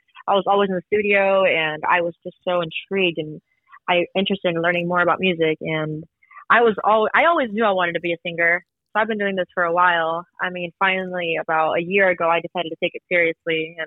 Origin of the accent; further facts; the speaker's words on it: Bakersfield, California, United States; also born or lived in Mexico; I was born in Mexico, but I grew up in Bakersfield.